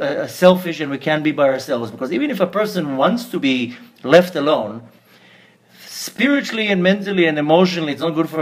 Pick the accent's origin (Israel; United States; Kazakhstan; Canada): Israel; I grew up in Eretz Israel. My mother's Australian, so her parents were in Sydney.